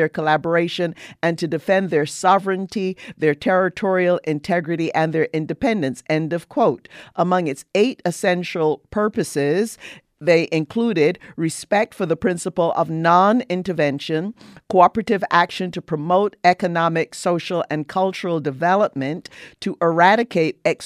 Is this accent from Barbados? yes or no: yes; Barbados; But little Barbados, my home country, our first woman prime minister, Mia Mottley, objected.